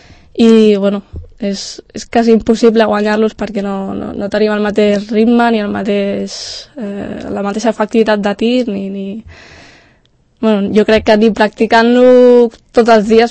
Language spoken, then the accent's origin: Catalan; Catalonia, Spain; jo sóc catalana de sempre